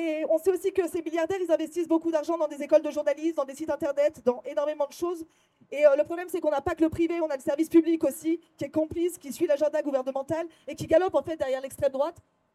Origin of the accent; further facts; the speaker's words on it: Lyon, Auvergne-Rhône-Alpes, France; alors moi je suis de Lyon en plus